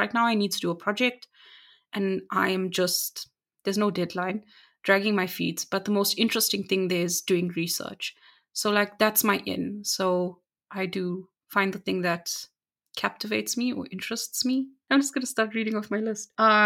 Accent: South Africa; especially if you're from South Africa. Do not eat the frog. That's where I'm from.

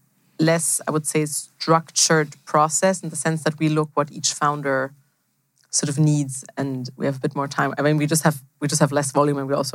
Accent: Germany; also born or lived in Switzerland; I'm actually from Germany.

